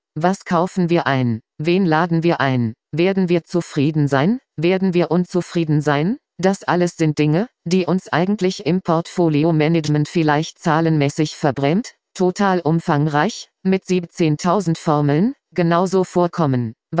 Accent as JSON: {"language": "German", "country": "Austria", "said": "Man hat bei uns in Österreich, eh nur in Wien"}